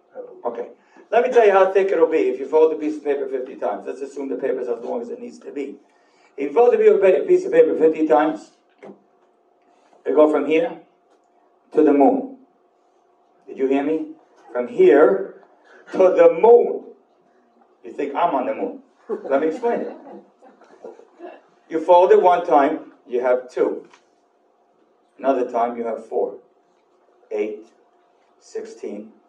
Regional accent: Deal, New Jersey, United States; When I was a little boy, I grew up in Deal all year round, and I went to school in Lakewood.

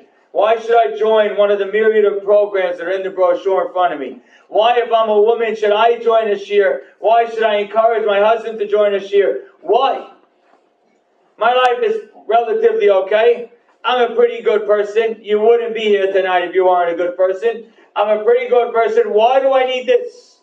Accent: Syria; Oh, by the way, I'm also from a country that no longer exists. Just for the record, I'm from Syria. It really doesn't exist. So, but people know I'm Sephardi.

